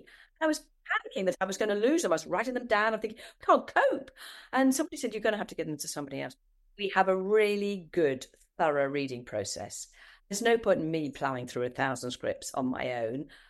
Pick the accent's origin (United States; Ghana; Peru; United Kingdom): United Kingdom; Leicester, East Midlands; I came from Leicester, right, which I never used to like to admit